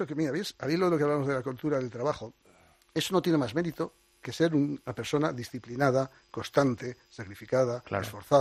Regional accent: Haro, La Rioja, Spain; De mi pueblo de Aro.

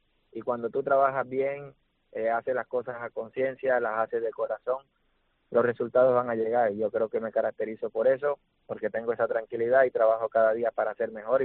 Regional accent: Colombia; porque somos colombianos, porque nos conocemos bien

